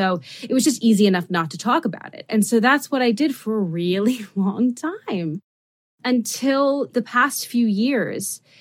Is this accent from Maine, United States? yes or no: no; New York City, New York, United States; You know, I grew up in Midtown Manhattan for the most part, and my father taught at the private school that I went to. So I was a faculty brat. But nonetheless, you know, I don't have a New York accent because of it.